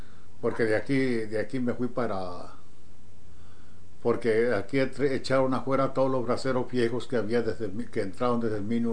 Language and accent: Spanish; Sinaloa, Mexico; Y en mi tierra ahí no había escuela en aquel tiempo para terminar la primaria. Nomás había para quinto año. El que quería terminar la primaria, llegar a sexto año, tenía que ir a los pueblos cerca allí, como a Mocorito, a Guamuchi, a Culiacán y eso.